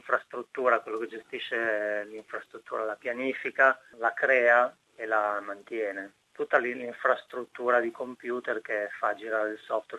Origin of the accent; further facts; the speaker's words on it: Milan, Lombardy, Italy; moved away as an adult; now in Australia; io sono di Milano, ho 43 anni. Prima di venire in Australia lavoravo per Nokia a Milano.